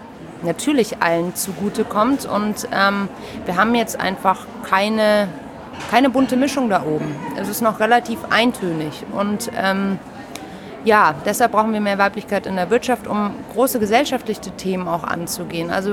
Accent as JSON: {"language": "German", "town": "Munich", "region": "Bavaria", "country": "Germany", "tie": "born there", "lives_now": "Hamburg, Germany", "said": "ich bin gebürtige Münchnerin, also es ist heute fast ein Heimspiel für mich, lebe aber seit einer ganzen Weile in Hamburg, bin 33"}